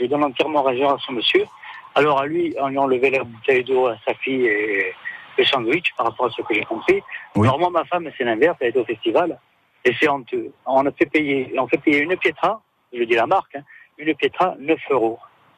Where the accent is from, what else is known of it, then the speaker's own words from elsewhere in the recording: Corsica, France; pour savoir qu'on est corse, pour avoir des prix raisonnables.